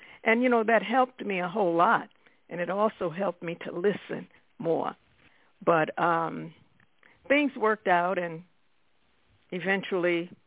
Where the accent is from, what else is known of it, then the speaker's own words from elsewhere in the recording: Southern United States, United States; now in New York City, United States; Well, when I came from the South and I moved to New York City, I was impressed by the way people spoke here in New York. I had a different accent, and I guess you call it brogue.